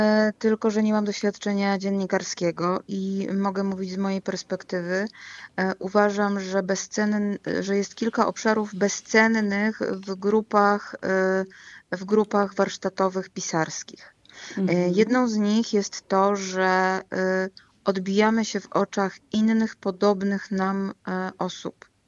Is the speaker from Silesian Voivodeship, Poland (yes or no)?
no; Kraków, Lesser Poland, Poland; Ja jestem z Podgórza, nie jestem z Nowej Huty